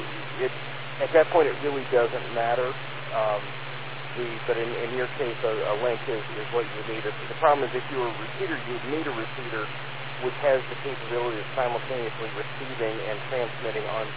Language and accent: English; California, United States; but I come from California, and the police cars actually use this scenario.